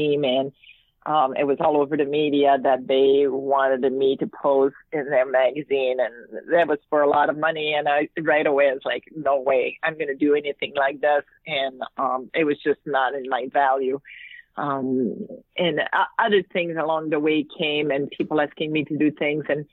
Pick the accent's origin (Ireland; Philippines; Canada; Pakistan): Canada; Quebec; first language French; English is a second language; I was from Quebec and I speak French